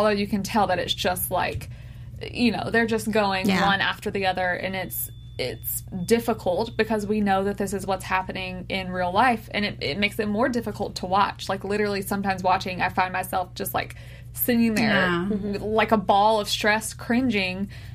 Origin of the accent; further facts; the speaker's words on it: United States; born there; Like, I wouldn't know that. I was born in the United States. There's no way I would know